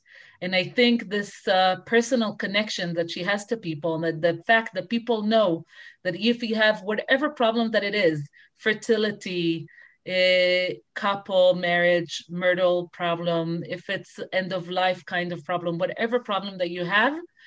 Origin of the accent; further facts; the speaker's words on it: Jerusalem, Jerusalem District, Israel; As a child growing up in Kiryat Moshe in Yerushalayim, we went to Rav Mordechai Eliyahu Shul, and this is where we davened.